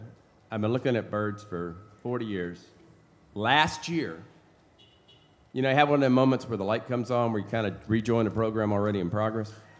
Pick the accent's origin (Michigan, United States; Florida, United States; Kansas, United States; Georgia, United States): Florida, United States; I'm a North Florida redneck, so you can take it with whatever. But I have watched birds my whole life. I grew up here in North Florida.